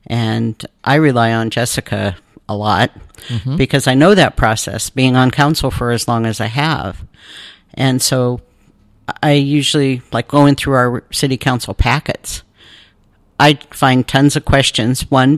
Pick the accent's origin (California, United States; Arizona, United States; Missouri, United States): California, United States; Rio Vista; Where I grew up in Rio Vista, they meet the first and third Tuesdays.